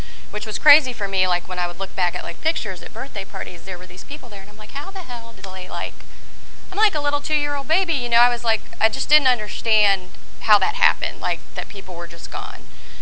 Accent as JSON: {"language": "English", "town": "Sarasota", "region": "Florida", "country": "United States", "tie": "born there", "said": "I was born in Sarasota, Florida in 1972. My mom was, her and my mom's side of the family, they came to Florida in 1958 from Cuba, like right before Castro took over."}